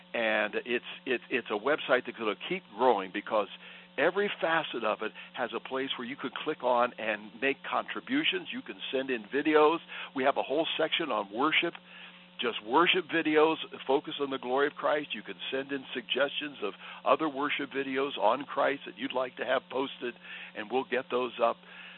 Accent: Massillon, Ohio, United States; I grew up in Massillon, Ohio

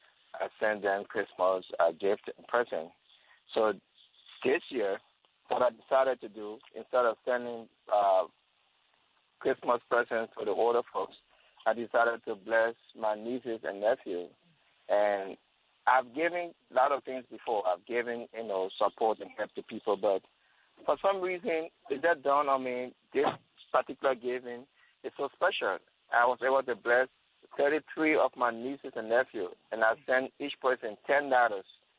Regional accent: Liberia; My story is based in Africa, Liberia. I'm from Liberia, and I'm from a large family.

